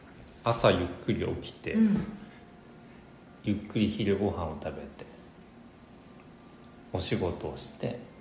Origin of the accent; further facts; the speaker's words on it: Yamagata, Japan; born there; その山形生まれの僕にとってはもう海を越えた 他の国っていう感じなので